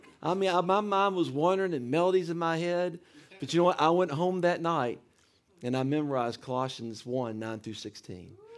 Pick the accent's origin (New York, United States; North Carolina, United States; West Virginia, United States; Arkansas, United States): West Virginia, United States; Canova; I grew up in Canova, West Virginia. Nobody's ever heard of it. Outside of Huntington, West Virginia